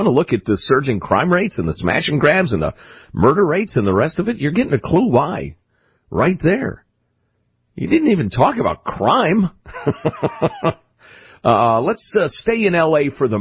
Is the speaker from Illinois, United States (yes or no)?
yes; Illinois, United States; You know, I grew up in Chicagoland. I spent a tremendous amount of time downtown in the city.